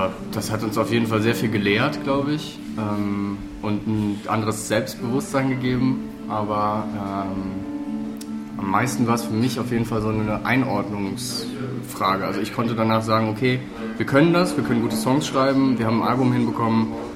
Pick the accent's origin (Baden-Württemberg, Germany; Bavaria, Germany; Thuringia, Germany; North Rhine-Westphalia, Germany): North Rhine-Westphalia, Germany; Cologne; also wir sind jetzt ja in Düsseldorf, ne, und wir kommen aus Köln.